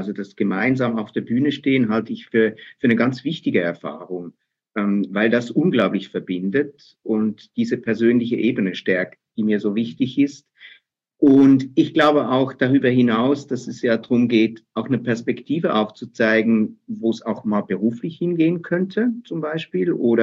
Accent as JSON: {"language": "German", "region": "Aargau", "country": "Switzerland", "tie": "born or raised there", "said": "Ich bin nämlich aufgewachsen im Aargau, und zwar da, wo Aare, Reuss und Limmat zusammenfließen und dann später direkt in den Rhein."}